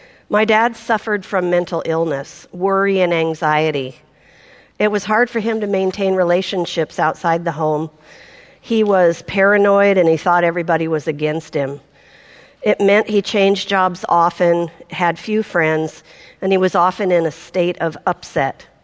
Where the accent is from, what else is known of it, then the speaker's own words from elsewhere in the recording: Portland, United States; I was born in Portland. I grew up near the airport, and I lived in the same house until I got married at 18.